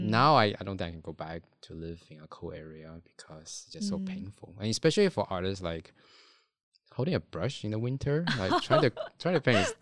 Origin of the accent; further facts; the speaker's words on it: Taiwan; also born or lived in United States; now in Singapore; I'm from Taiwan and I live in the States throughout most of my formal education.